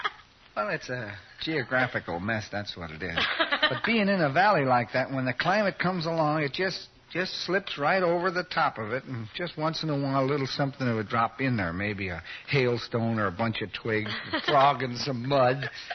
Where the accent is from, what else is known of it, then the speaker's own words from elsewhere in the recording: Waukesha, Wisconsin, United States; I come from Waukesha, Wisconsin, and back there we don't pay any attention to weather because there ain't any. You see, we lived in a town that was located in a valley on account of it was between two hills.